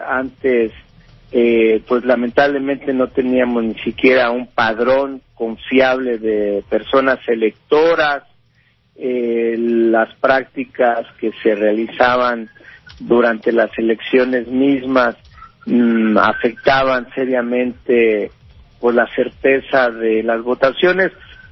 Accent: Mexico; Lo que nos queda como mexicanas y mexicanos es seguir fortaleciendo a nuestras instituciones electorales.

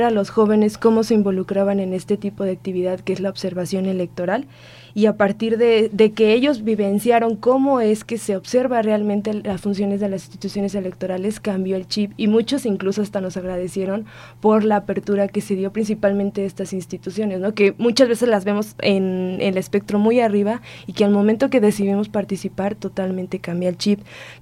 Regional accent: Querétaro, Mexico; Por ejemplo, yo soy de Querétaro y tengo, la fortuna de ver cómo es que estas elecciones o este proceso se ha dado

